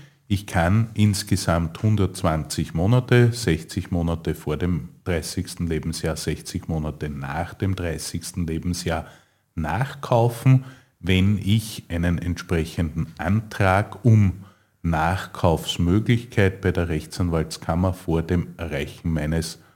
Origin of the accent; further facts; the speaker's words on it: St. Pölten, Lower Austria, Austria; Nicht nur, weil sie aus meiner Heimatstadt St. Pölten kommt